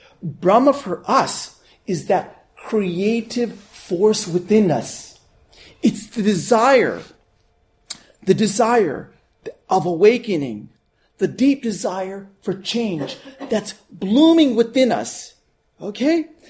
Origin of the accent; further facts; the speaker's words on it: United States; born there; I'm an Indian descent, but I was born in America, so I have two cultures going with me.